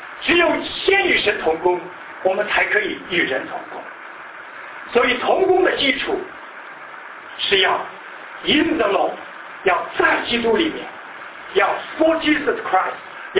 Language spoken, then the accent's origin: Chinese; China; 很多时候我们中国人也常常说一句话，事好办，人难成。